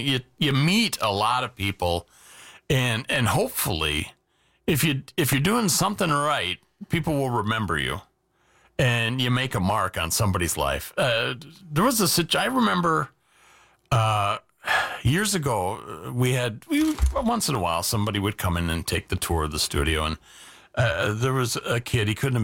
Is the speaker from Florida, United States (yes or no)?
no; Yorkville, Wisconsin, United States; I was born in Racine County. I grew up in actually Yorkville Township.